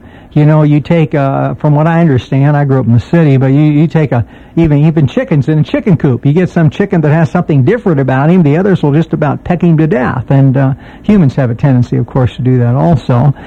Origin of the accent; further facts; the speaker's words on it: San Francisco, California, United States; you know, as a child growing up in San Francisco. I don't see that so much anymore.